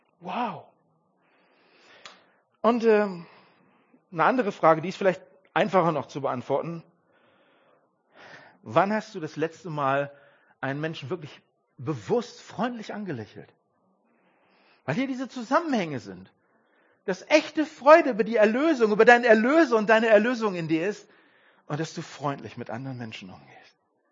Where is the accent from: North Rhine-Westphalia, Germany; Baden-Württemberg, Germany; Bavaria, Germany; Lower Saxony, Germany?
North Rhine-Westphalia, Germany; ich komme aus dem Ruhrpott, Leute.